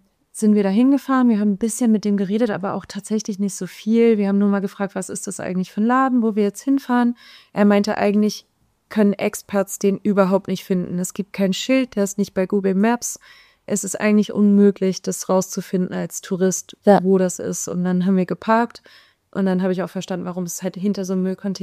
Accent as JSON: {"language": "German", "region": "Berlin", "country": "Germany", "said": "ich komme aus Berlin"}